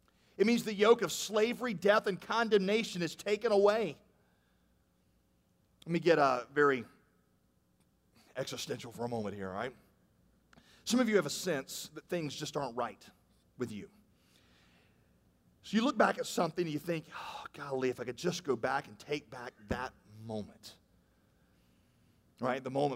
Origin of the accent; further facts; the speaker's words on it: United States; I mean, I'm an American, I'm not used to seeing things like that.